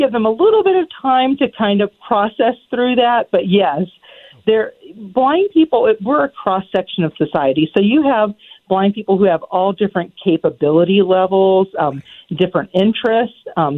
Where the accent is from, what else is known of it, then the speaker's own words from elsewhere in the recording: Florida, United States; I grew up in Florida